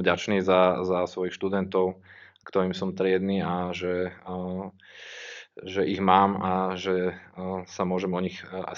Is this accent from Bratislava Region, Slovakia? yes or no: yes; Bratislava, Bratislava Region, Slovakia; som z Bratislavy, aj som tu študoval na vysokej škole.